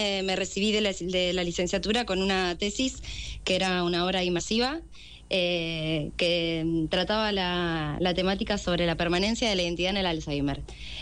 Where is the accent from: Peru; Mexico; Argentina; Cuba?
Argentina; La Plata, Buenos Aires Province; Yo soy platense